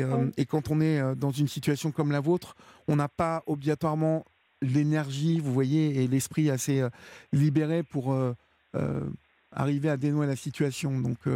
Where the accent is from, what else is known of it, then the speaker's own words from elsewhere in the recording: Normandy, France; Moi, je sais que je viens de l'Eure, donc il semble me souvenir qu'il y avait... quelque chose comme 5 ou 6 circonscriptions.